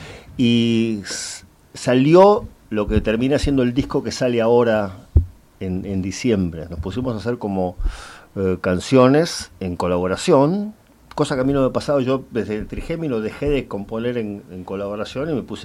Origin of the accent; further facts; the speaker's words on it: Buenos Aires, Argentina; Yo soy de Flores, Caballito, digamos.